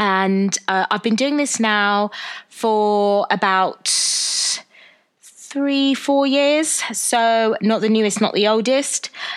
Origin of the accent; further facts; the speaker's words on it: London, United Kingdom; I am born and raised in London.